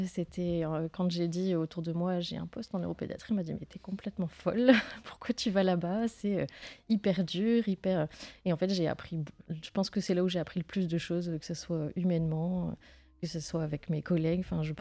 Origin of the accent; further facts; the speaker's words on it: Dunkirk, Hauts-de-France, France; Moi, je suis originaire de Dunkerque, sur la côte. Je suis venue, on va dire, dans la métropole lilloise.